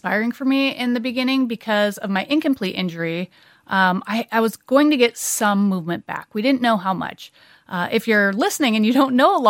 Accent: United States; accent: American; Can you hear my American accent?

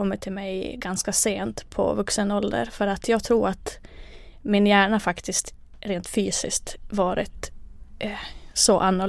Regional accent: Kalajoki, North Ostrobothnia, Finland; now in Umeå, Sweden; är 41 år gammal, småbarnsmamma. Från Umeå, jag är ursprungligen från Kalajoki i Finland, där jag föddes.

